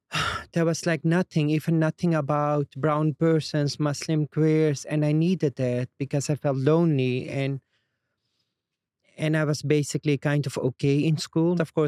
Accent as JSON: {"language": "English", "country": "Netherlands", "tie": "born or raised there", "said": "as the first generation growing up in the Netherlands, it was difficult because first of all, I'm like brown and queer. I don't know what I'm first, like queer or brown, but I'm both. And also, yes, I'm Muslim."}